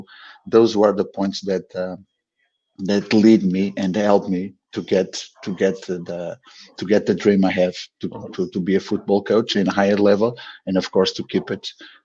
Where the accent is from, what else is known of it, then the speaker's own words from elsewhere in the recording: Beja, Beja District, Portugal; After that, I went up to the under 70 and under 90s, all in my hometown club, Clube Desportivo de Beja.